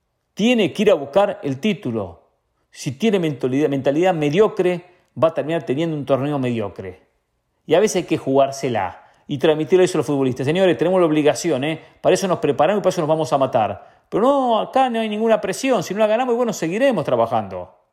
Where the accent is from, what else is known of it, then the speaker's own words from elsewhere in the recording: Argentina; Lo digo como periodista y como argentino.